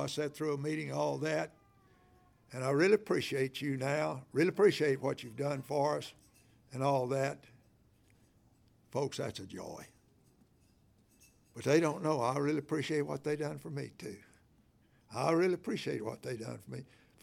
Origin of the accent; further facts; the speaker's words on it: Waco, Texas, United States; I was born and raised down in Texas. We lived there on a street there, McFerrin, I believe it was, in Waco.